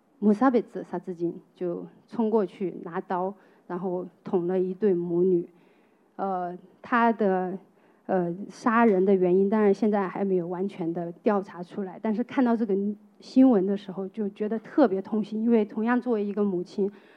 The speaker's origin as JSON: {"language": "Chinese", "country": "China", "tie": "born or raised there", "said": "然后我想在中国长大的哈，在中国大陆长大的，我们很熟悉这首歌"}